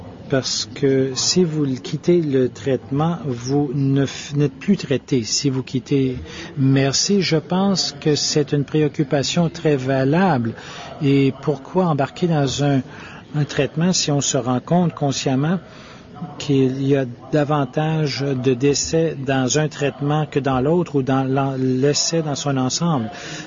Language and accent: French; Paris, Île-de-France, France; Oui, bonjour, je viens de Paris